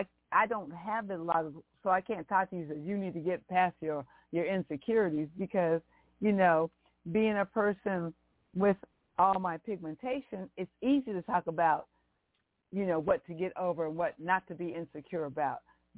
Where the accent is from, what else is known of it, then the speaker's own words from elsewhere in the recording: Washington, United States; The only person I have come in contact with vitiligo was a lady, and I'm from Washington State.